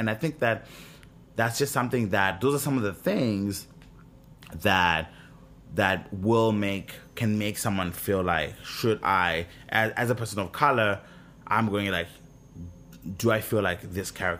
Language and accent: English; Zimbabwe; I'm African. I'm from Zimbabwe, right? I grew up in Zimbabwe, born and raised.